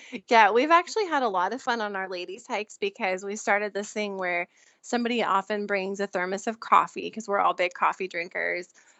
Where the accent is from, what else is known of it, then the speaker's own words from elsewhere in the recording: Washington, United States; Well, I grew up in Eastern Washington. We lived on 11 acres by the river.